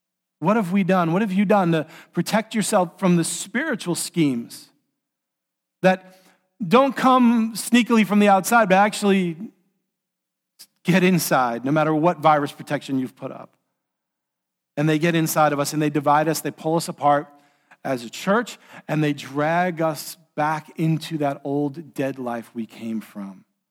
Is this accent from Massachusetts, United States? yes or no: no; New York City, New York, United States; I grew up in New York City. I have a habit.